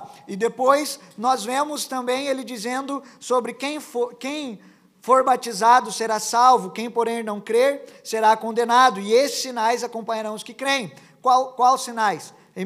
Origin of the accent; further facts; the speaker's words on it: São Paulo, Brazil; eu sou de São Paulo, do interior